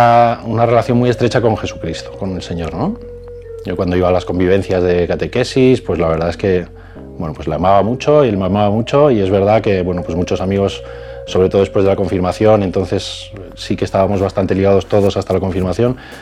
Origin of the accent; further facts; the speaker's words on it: Madrid, Community of Madrid, Spain; now in Alcalá de Henares, Spain; teníamos 21 años y nos vinimos a vivir a Alcalá de Henares. Nosotros somos de Madrid los dos